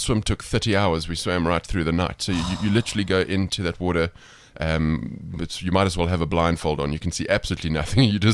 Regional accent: Cape Town, Western Cape, South Africa; I'm from Cape Town.

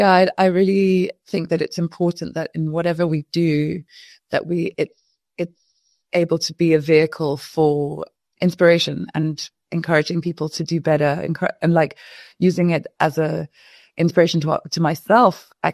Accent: Kenya; having been born and raised in Kenya, I feel like that sort of very rich African upbringing

